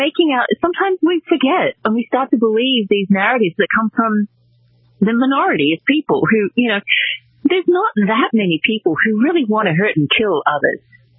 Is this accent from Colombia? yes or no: no; Sydney, New South Wales, Australia; I was born and raised in Australia. We have a big mix of ethnicities living in Sydney, where I'm from.